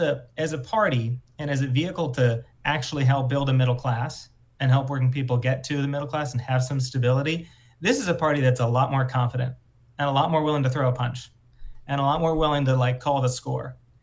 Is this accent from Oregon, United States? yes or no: no; Minnesota, United States; Governor Walz is able to do in Minnesota, my home state